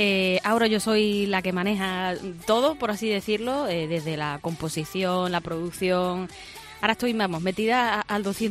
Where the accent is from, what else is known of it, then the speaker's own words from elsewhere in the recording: Seville, Andalusia, Spain; now in Madrid, Spain; Pues mira, soy sevillana.